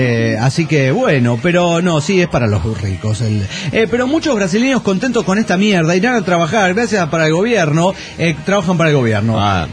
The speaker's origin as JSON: {"language": "Spanish", "town": "Lincoln", "region": "Buenos Aires Province", "country": "Argentina", "said": "de Lincoln, Buenos Aires, Argentina."}